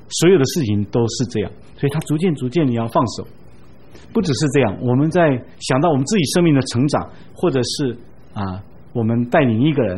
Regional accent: China; 所以对我来讲，以我们中国人来讲

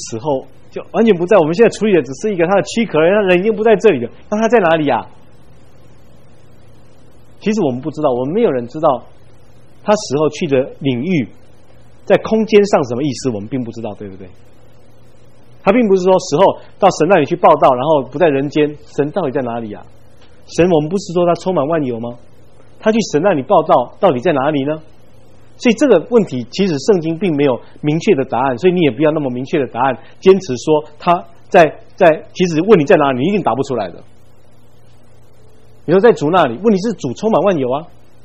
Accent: Taiwan; 我们台湾人认为头七的时候是死者会回来的时候

